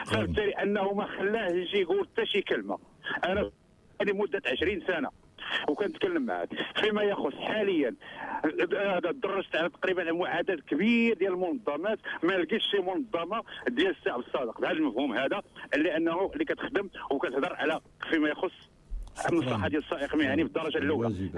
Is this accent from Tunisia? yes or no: no; Morocco; احنا مغاربه